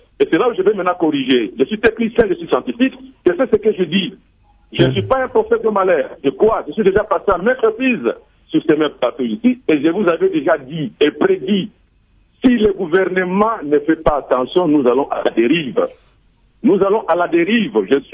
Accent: DR Congo; Nous sommes des Congolais. Ce pays nous appartient.

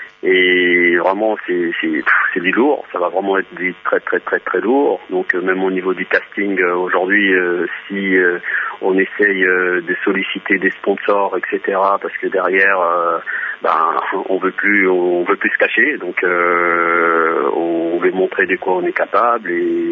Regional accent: DR Congo; par rapport à mon pays d'origine qui est le Congo, la RDC.

